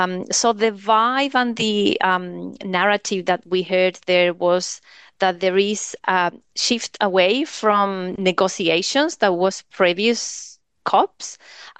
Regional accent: Chile; now in New Zealand; So I tell her I'm from Chile, but I'm living in New Zealand for 20 years

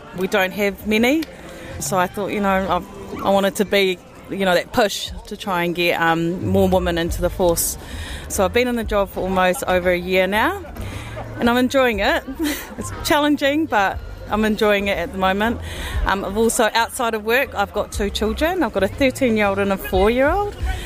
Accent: Samoa; So I am from Western Samoa. My parents migrated here in the early 60s, I think, yeah.

